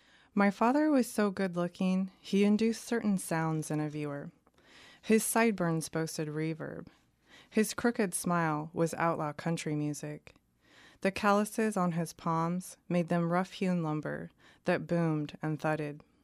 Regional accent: Shelton, Washington, United States; Yeah, so growing up during that time, there was definitely a lot of logging. So I do remember just driving through miles and miles of clear cuts.

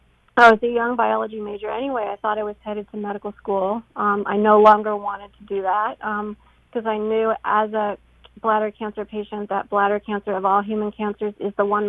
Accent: Illinois, United States; I moved back into my sister's basement in my hometown along the Illinois River, where I grew up

